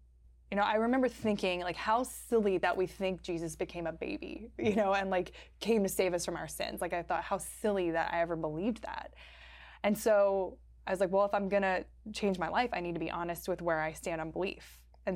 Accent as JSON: {"language": "English", "region": "Louisiana", "country": "United States", "tie": "born there", "said": "So, I always say it starts with I was raised Catholic, just like many people say. I was born in South Louisiana. South Louisiana, if for anyone who's watching who's never been there, it's very Catholic."}